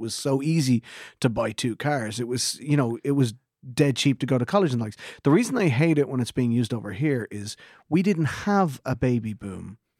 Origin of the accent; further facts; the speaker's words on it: Ireland; Like you and I, Derek, we're boomers. We're the Irish version of baby boomers.